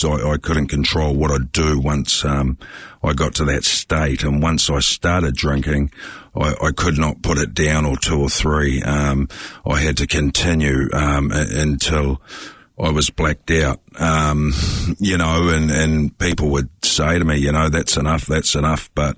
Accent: Waikato, New Zealand; born there; I was born in the Waikato in a fairly loving family

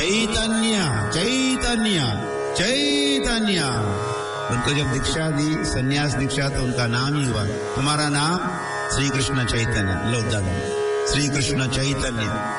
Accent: Maharashtra, India; born there; हमारे गांव आ गए, जिस गांव में मेरा जन्म हुआ महाराष्ट्र में

